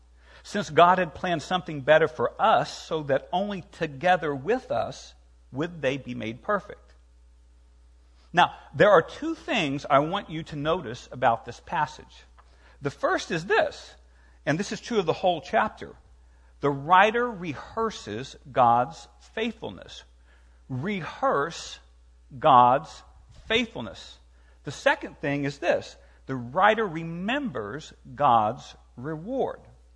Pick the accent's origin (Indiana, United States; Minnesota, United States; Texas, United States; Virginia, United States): Indiana, United States; now in Tennessee, United States; My dad came down for a visit from Indiana. I grew up in Indiana, but he's visiting me now in Tennessee.